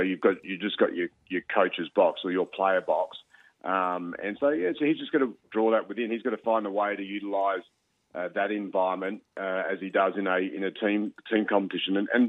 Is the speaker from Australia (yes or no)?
yes; Adelaide, South Australia, Australia; this is a great environment here in Adelaide. It's my hometown, but it's a new tournament which kicked off yesterday